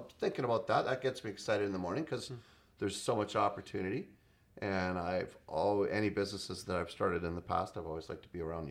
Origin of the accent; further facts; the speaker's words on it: Canada; And my concern as a Canadian is, you know, I grew up in a free enterprise environment